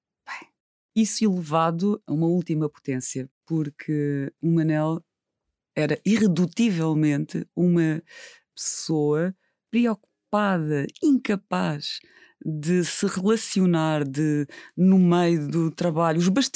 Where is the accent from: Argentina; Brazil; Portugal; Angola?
Portugal; Algarve; Eu nasci e cresci na Serra do Caldeirão. A Serra do Caldeirão, sendo... O Algarve não é grande, não é?